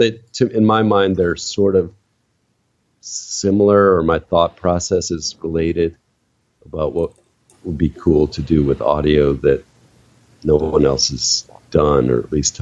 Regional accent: St. Louis, Missouri, United States; also born or lived in Israel; they happened to be living in Israel when I was born. Then they came back to the U.S. And, yeah, I grew up in St. Louis. I went to public schools there through high school, finished high school there.

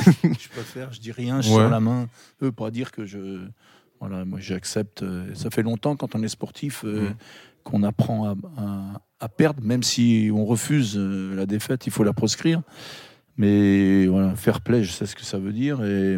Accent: Auvergne-Rhône-Alpes, France; J'adore les Auvergnats, mais je suis Savoyard avant tout. Donc voilà, ça c'est la précision. Donc pour moi, je suis né en Haute-Savoie. Mais en fait, je suis né en Savoie.

